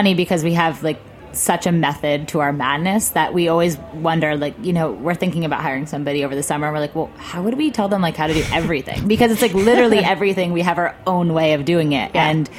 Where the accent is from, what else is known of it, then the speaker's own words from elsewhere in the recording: Massachusetts, United States; I grew up just outside Boston, My family has a house in Nantucket, so I summered there.